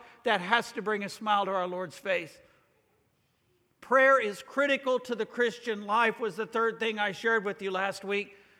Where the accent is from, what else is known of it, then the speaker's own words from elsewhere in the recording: United States; Now, friend, I'm an American just like the rest of you. I'm used to being in a nation in which we worked hard.